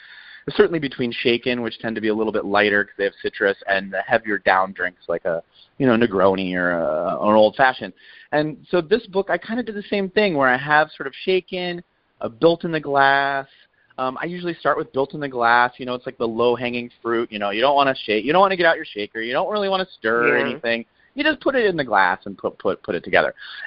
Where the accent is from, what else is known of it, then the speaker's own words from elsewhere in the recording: Iowa, United States; it was funny enough that I grew up in Iowa, which was just south enough that a kid in my class was this, like, young rodeo star.